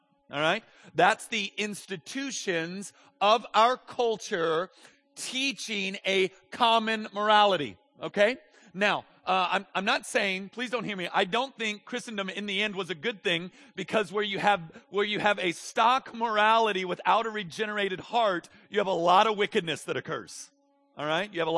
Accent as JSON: {"language": "English", "country": "United States", "said": "I'll just speak as an American"}